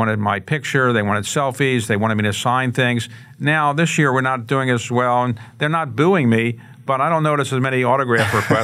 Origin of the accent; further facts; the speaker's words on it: Baltimore, Maryland, United States; I can help revive Baltimore and give back to my hometown in ways that I think I should have done earlier.